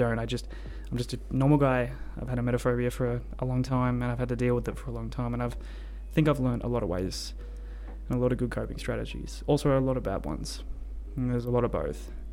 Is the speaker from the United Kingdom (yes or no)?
no; Australia; I'm 24 years old. I'm from Australia.